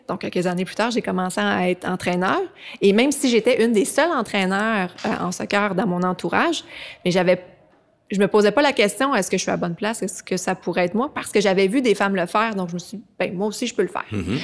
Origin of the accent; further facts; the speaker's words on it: Quebec City, Quebec, Canada; je viens de Québec, très impliquée dans le sport depuis mon tout jeune âge.